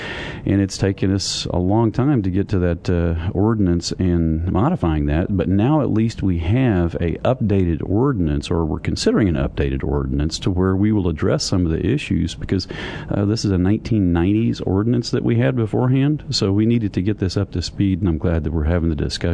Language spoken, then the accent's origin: English; Midland, Texas, United States; I grew up in Midland, Texas, and it goes up and it goes down.